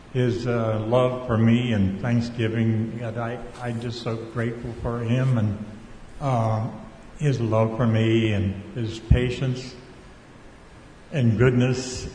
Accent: Fort Dodge, Iowa, United States; it's one time when I was in my hometown of Fort Dodge

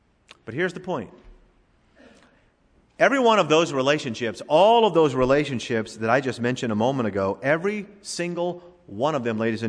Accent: United States; I'm an American.

